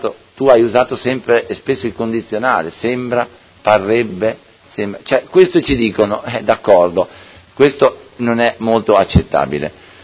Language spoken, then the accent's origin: Italian; Modena, Emilia-Romagna, Italy; io, prima di essere del PD, sono di Modena, ho a cuore i modenesi